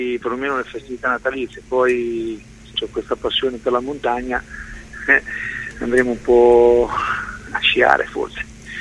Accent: Ancona, Marche, Italy; però da anconetano non è mai mancato l'amore e la voglia di far bene per questa squadra, per questa città.

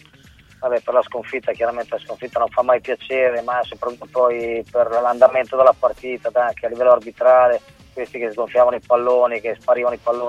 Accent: Fano, Marche, Italy; Fano, perché io sono di Fano, ho iniziato a giocare lì

